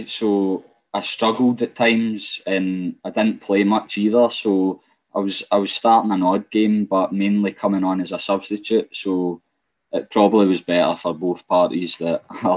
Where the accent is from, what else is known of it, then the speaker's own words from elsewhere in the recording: Scotland, United Kingdom; even though we're from Ayrshire.